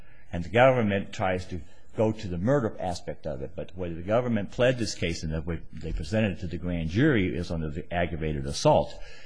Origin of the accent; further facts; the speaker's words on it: Billings, Montana, United States; I'm from Billings, Montana.